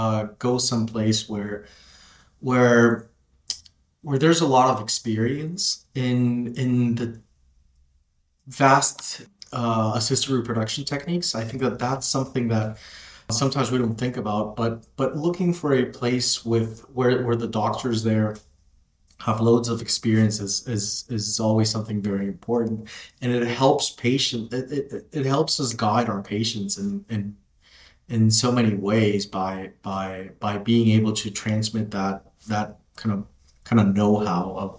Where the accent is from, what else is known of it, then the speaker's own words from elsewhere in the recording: California, United States; also born or lived in Mexico; now in Spain; So I was born in Mexico, grew up in the U.S. Did part of my medical training both in Mexico and in the U.S. in the state of California.